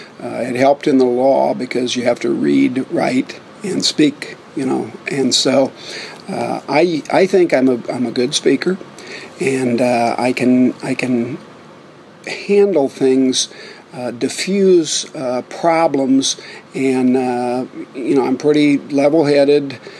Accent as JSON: {"language": "English", "town": "Keokuk", "region": "Iowa", "country": "United States", "tie": "born or raised there", "said": "Well, I'm born and raised in Keokuk, grew up here, went off to college and law school, came back in 1978"}